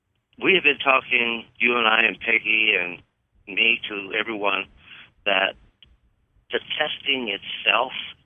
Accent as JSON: {"language": "English", "region": "California", "country": "United States", "said": "I'm from California, as you guys know, and homeschooling is pretty big there."}